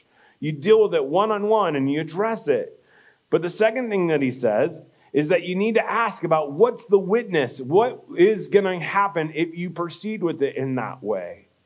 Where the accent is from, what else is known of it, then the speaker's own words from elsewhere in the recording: United States; I'm an American, after all, and I have rights.